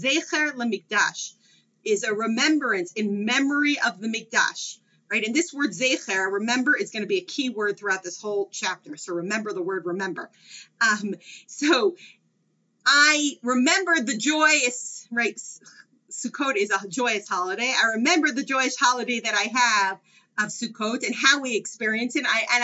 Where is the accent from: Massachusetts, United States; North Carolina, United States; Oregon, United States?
Massachusetts, United States; Brookline; I grew up in Brookline, Massachusetts. But if someone asked me where I was from, I said Boston, right?